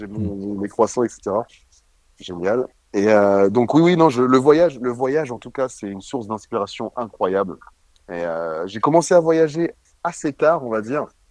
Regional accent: Île-de-France, France; comme j'ai grandi en Île-de-France, j'ai rencontré des gens de divers univers.

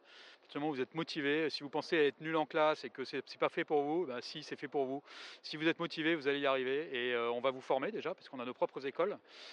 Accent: Auvergne-Rhône-Alpes, France; Je viens d'Auvergne, d'ailleurs, donc la région dans laquelle on est actuellement.

